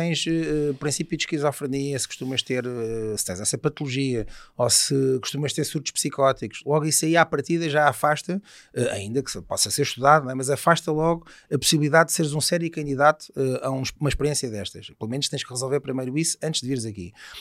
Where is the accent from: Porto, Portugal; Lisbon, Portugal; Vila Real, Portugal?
Lisbon, Portugal; Oeiras; portanto eu sou de Oeiras, ela morava em Carcavelos, combinámos um encontro e tal.